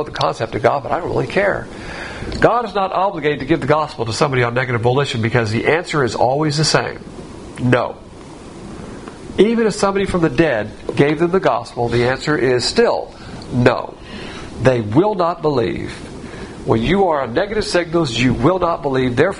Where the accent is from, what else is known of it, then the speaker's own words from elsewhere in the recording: Alabama, United States; And I was actually rooting for Mississippi to beat Alabama, even though I'm from Alabama.